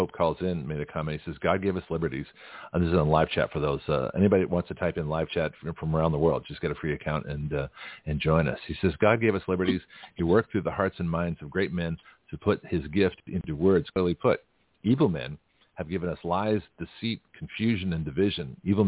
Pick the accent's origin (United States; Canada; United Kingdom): Canada; also born or lived in Australia; And even though I grew up in Canada and Australia